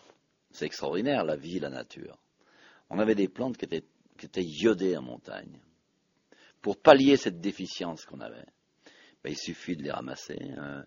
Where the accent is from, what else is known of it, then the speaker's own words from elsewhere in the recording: Auvergne-Rhône-Alpes, France; Pourquoi parler de l'huître alors que l'on est savoyard? On n'a pas d'eau salée dans nos lacs.